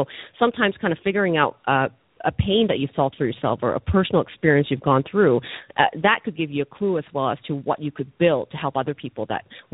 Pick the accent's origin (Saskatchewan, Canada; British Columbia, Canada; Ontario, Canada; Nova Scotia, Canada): British Columbia, Canada; Vancouver; So when I'm from Vancouver, you know, cost of living it's quite expensive there.